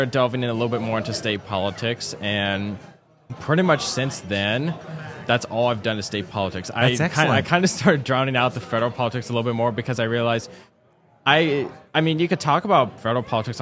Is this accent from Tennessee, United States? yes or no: no; Washington, United States; also born or lived in Tacoma; I have been a Washingtonian all my life. Yeah. I was born in Tacoma, adopted by my parents just a couple days after I was born. I've lived in the Lewis County area all my life.